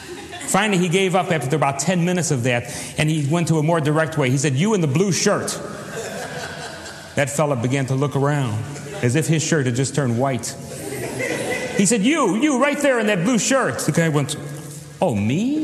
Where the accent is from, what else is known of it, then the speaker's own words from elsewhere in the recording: Chicago, Illinois, United States; I'd closed a chapter on the Jewish boy growing up in Chicago and opened a more sophisticated chapter